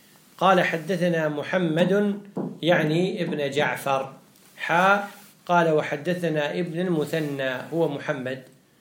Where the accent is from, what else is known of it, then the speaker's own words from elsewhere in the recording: Kuwait; عندنا بالكويت يقولون إيش قر عينك